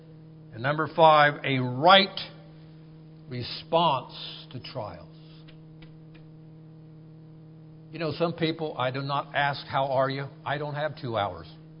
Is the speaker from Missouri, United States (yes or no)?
no; Ohio, United States; Remember when I grew up in Ohio, we had what we called the Ohio Blue Laws.